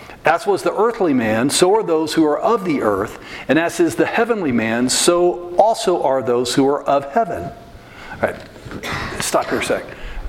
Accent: Texas, United States; Said, you know, sometimes growing up in Texas

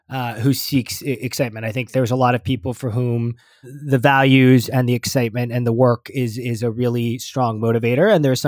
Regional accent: Los Alamos, New Mexico, United States; I grew up in New Mexico, primarily, a little town called Los Alamos. One of the things that happens when you grow up in a small town is sometimes you think about bigger places, and particularly when you grow up in the mountains far away from things.

